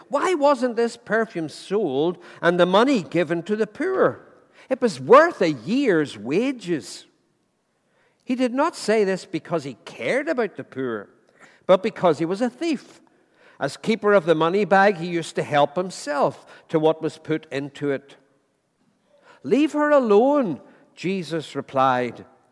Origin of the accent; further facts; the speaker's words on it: Ireland; Well, I am Irish, I'm sorry. And the man at the machine's Irish as well, so you've no help, no chance this morning.